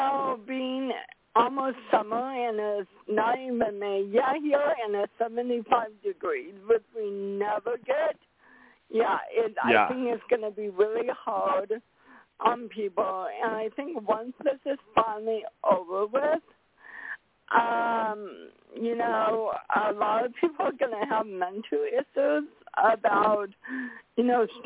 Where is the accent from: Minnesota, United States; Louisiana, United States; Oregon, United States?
Oregon, United States; now in Seattle, United States; I'm from Seattle. Well, I grew up in Oregon, but then we moved to Seattle